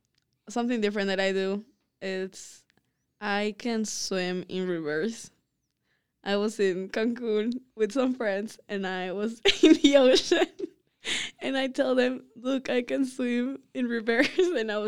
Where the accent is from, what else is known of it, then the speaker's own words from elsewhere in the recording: Bolivia; I'm from Bolivia.